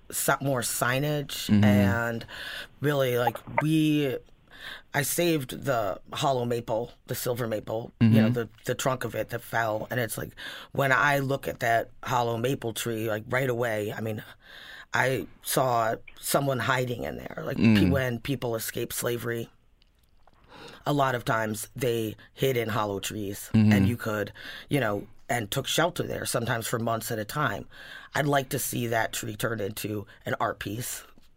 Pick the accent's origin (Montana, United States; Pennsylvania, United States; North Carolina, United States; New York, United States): New York, United States; Buffalo; I come from Buffalo, New York